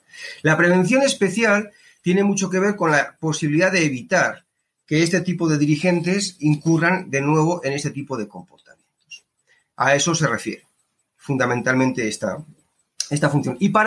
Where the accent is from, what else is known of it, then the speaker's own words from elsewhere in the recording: Spain; now in Colombia; yo vengo de España, estamos en Colombia